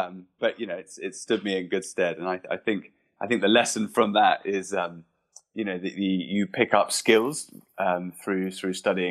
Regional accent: London, United Kingdom; moved away as an adult; now in Asia; I'm actually from the UK. I grew up in London. I went to London University, though I did have a spell outside London in a boarding school in Yorkshire, which is in the very north of England. I moved to Asia in 2012

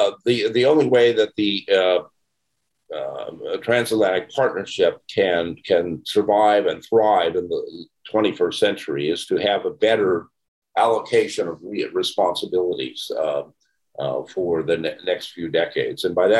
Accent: California, United States; I grew up in Silicon Valley

